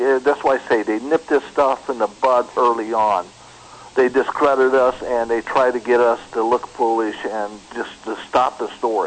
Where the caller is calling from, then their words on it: Phoenix, Arizona, United States; Hey, Kevin … calling from Phoenix.